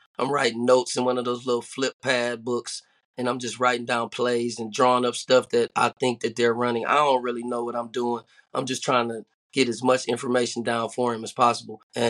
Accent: Toledo, Ohio, United States; I grew up in Toledo, went to St. Francis de Sales High School.

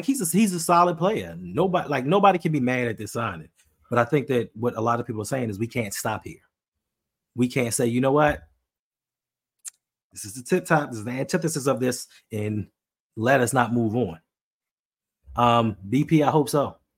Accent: Baltimore, Maryland, United States; accent: Baltimore; Sometimes if my Baltimore accent kicks in, I apologize.

